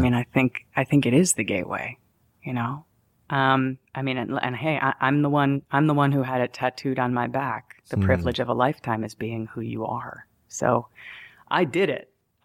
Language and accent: English; New York City, New York, United States; But sadly, what I learned is that I'm a New Yorker.